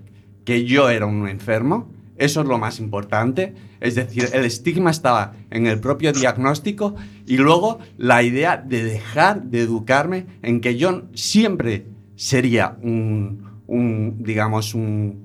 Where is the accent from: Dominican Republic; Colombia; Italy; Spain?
Spain; Barcelona, Catalonia; Yo vengo de Barcelona, vengo de Radio Nicosia